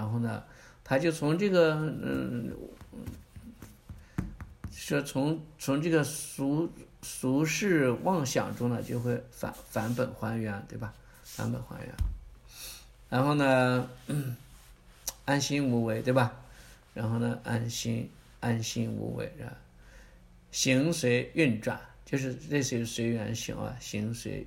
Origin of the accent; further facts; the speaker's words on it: China; 也就是我们中国人讲的阴阳转换，对吧？